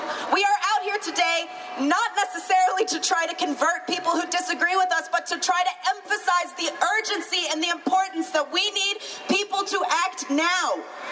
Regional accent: Southern US, United States; I grew up in the South. I'm from Florida, Alabama area.

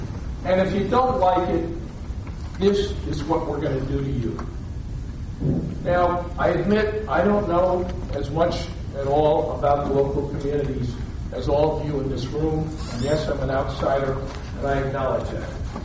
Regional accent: New York, United States; I confess I am not one of you. I'm from Albany County, but I'm an attorney.

